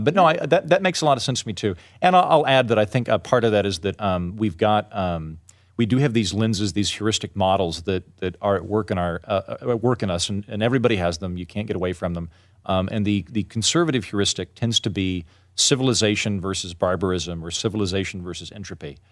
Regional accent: Oklahoma, United States; I could see growing up in Oklahoma, there are tons of people.

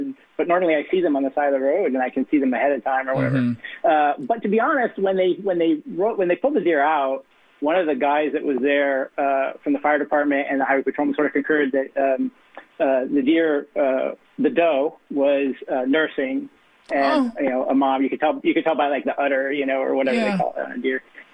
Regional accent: Midwest, United States; Well, you know, I'm from the Midwest and grew up on a farm

